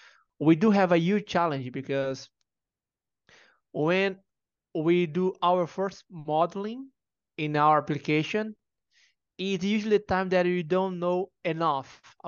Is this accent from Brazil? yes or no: yes; Brazil; now in Portugal; I'm from Brazil, but right now I live in Portugal.